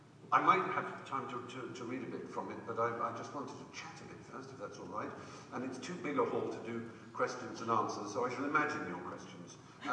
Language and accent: English; East of England, United Kingdom; I come from Norfolk